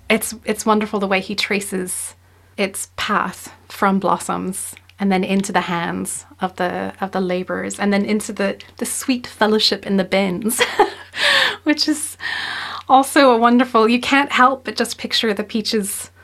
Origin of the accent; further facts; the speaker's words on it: South Carolina, United States; So I was brought up in South Carolina, and I went to university in Oklahoma